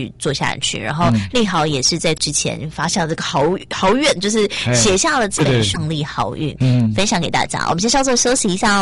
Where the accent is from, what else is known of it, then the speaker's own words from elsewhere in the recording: Taipei, Taiwan; 虽然我是台北人